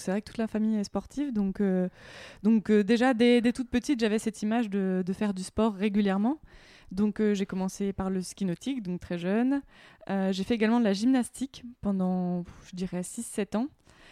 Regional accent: Semur-en-Auxois, Bourgogne-Franche-Comté, France; born there; il y a un lac à côté de chez moi, à côté de ma ville natale, Semur-en-Auxois.

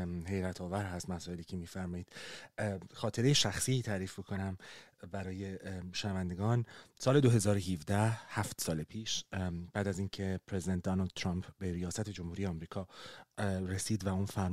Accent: Iran; میگفتم حالا من ایرانیم،

